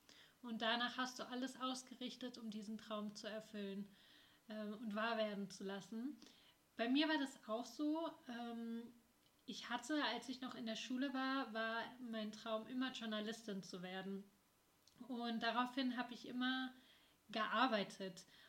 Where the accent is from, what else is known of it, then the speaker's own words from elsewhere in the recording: Northern Germany, Germany; Ich komme aus Norddeutschland. Und ich habe einen Frosch im Hals. Ich komme aus Norddeutschland, aus der Nähe von Hamburg. Ich bin 24 Jahre alt.